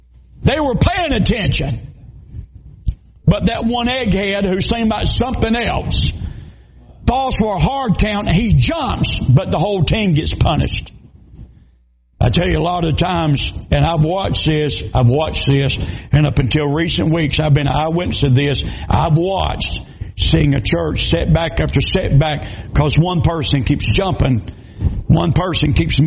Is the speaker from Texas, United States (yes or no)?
no; Georgia, United States; I said, no, sir, I'm not. I said, I'm from South Georgia.